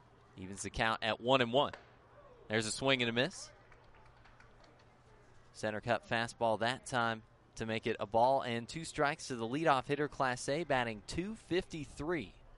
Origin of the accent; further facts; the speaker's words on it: San Jose, California, United States; I hail from the San Jose area and get a chance to jump in for a couple of spot starts.